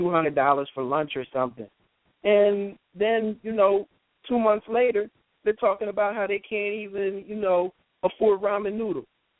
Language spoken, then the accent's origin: English; Harrisburg, Pennsylvania, United States; And I'm from Harrisburg, Pennsylvania.